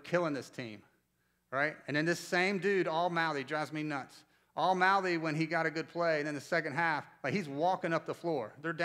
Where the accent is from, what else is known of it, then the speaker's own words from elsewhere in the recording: Winston-Salem, North Carolina, United States; I don't know where I come from Winston-Salem. The way I grew up